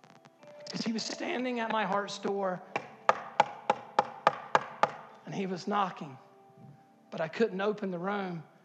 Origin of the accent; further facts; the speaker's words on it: Harkers Island, North Carolina, United States; I'm from Harker's Island. I hardly know English.